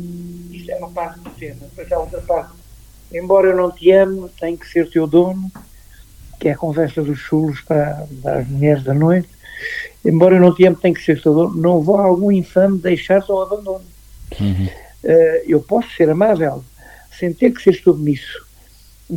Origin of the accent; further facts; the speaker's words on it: Chamusca, Santarém, Portugal; na minha terra natal, na parte antiga da terra, que é a Nossa Senhora do Pranto, que é uma igreja do século XVI, e que tem uma vista esplendorosa. É das vistas mais bonitas do Ribatejo, é o Mirante da Chamusca